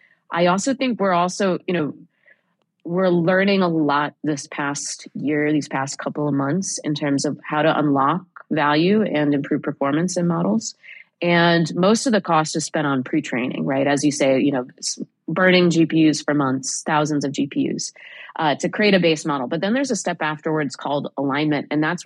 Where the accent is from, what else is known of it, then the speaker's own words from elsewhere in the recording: Boston, Massachusetts, United States; You know, it was hosting my hometown this year, which was really fun in Boston.